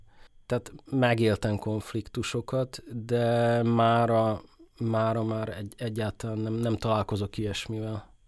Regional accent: Bratislava, Bratislava Region, Slovakia; ízig-vérig pozsonyi vagyok. Itt születtem, és rengeteg pozsonyi barátom van, szeretem Pozsont, mint város

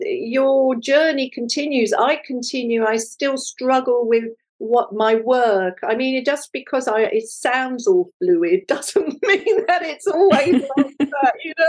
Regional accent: England, United Kingdom; moved away as an adult; now in United States; I'm English. My mother's German, married to an English father. So I was brought up in England and educated in England. And I came to America when I was 35.

